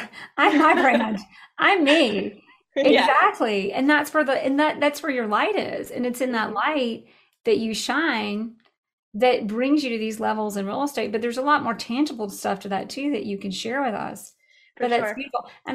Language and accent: English; United States; I'm American, but like the ethnicity or the whatever, like it ain't happening.